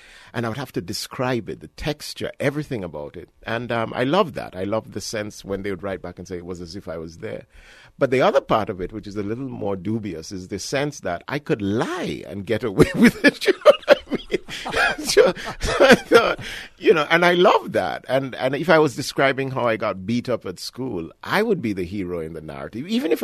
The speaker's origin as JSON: {"language": "English", "country": "Ghana", "tie": "born there", "said": "I was born in Ghana, I am Ghanaian"}